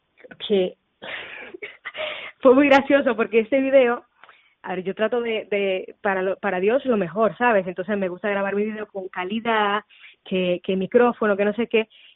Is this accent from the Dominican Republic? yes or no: yes; Dominican Republic; now in Madrid, Spain; Yo soy dominicanísima, de República Dominicana.